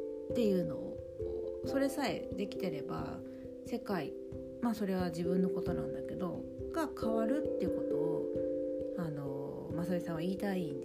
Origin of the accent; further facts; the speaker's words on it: Kansai, Japan; moved away as an adult; now in Tokyo, Japan; あとこれ私関西人なんですけど、もともとちょっと関西人の趣味が残ってまして、東京17もうちょっといるのかな、20年ぐらいいるんですけど